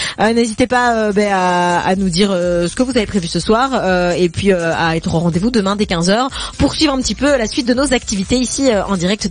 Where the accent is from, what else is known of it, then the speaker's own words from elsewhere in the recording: Belgium; moi j'ai l'habitude vraiment de dormir beaucoup moins que ça chez moi en Belgique.